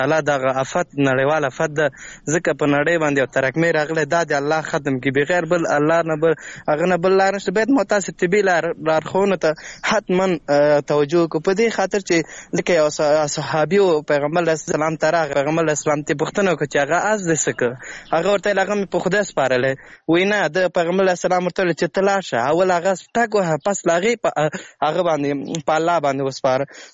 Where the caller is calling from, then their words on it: Laghman, Afghanistan; اړیکه مې له لغمان څخه نیولې ده.